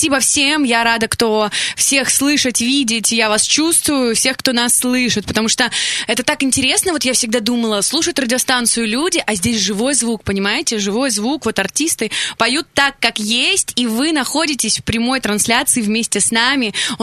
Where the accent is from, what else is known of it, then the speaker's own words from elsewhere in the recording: Belarus; я стала ведущей, ведущей в Беларуси, я сама из Беларуси.